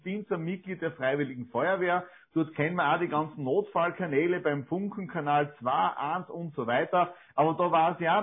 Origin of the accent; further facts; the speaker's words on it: Deutschgoritz, Styria, Austria; entfernt von meinem Bauernhof, wo ich aufgewachsen bin, in Deutschgoritz.